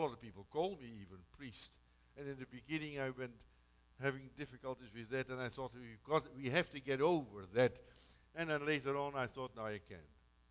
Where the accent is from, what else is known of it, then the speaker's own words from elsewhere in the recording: Romania; I come from Romania.